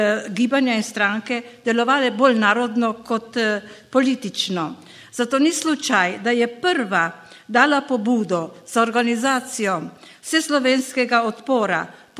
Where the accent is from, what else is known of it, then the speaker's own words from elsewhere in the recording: Gorizia, Slovenia; Prihajam z Goriške